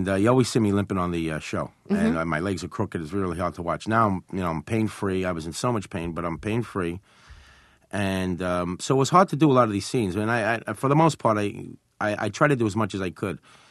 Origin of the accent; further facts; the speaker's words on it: Brooklyn, New York, United States; I'm from Brooklyn also